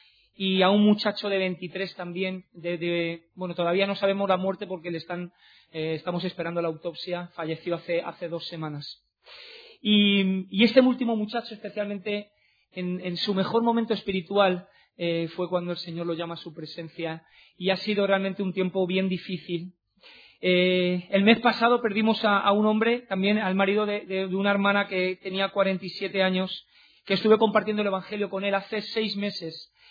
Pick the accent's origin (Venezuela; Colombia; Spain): Spain; Madrid, Community of Madrid; Yo que soy de Madrid, los que habéis comido cocido madrileño saben que es un plato bien fuerte.